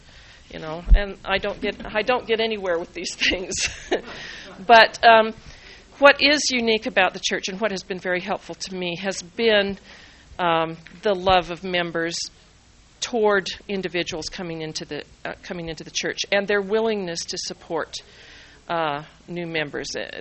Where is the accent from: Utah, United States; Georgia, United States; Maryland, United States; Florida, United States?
Utah, United States; Salt Lake City; Now, of course, I grew up in Salt Lake, went to Catholic schools